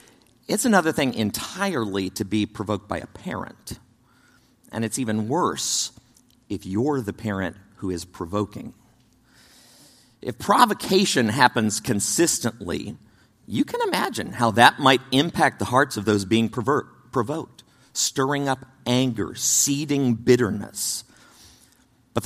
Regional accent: Texas, United States; I grew up in Texas. I'm the oldest of 4 kids.

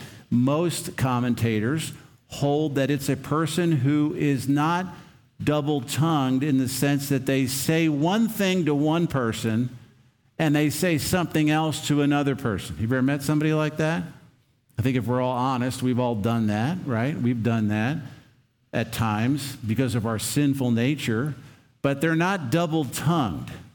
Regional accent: Pennsylvania, United States; when we grew up in Pennsylvania, you guys don't have a lot of it here.

